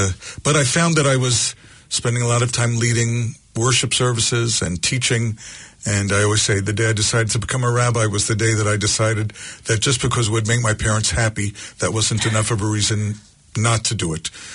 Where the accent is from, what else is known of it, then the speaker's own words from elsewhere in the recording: New York, United States; now in Israel; I grew up in New York, surrounded by Jews. I went to a Jewish day school. So I loved growing up in New York.